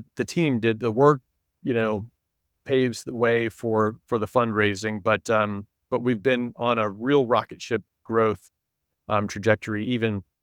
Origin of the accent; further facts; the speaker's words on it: Charlotte, North Carolina, United States; I grew up in Charlotte. And so our family decided, well, if we're going to start over in life, new career, then let's start over where we have some roots.